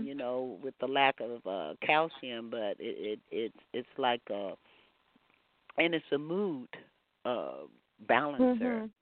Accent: Texas, United States; I'm a beef eater. I'm a Texan, so we like beef.

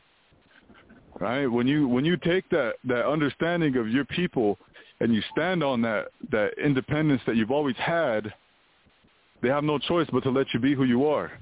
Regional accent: Wyoming, United States; I'm a Arapaho from Wyoming, and it's good to be here with all of you.

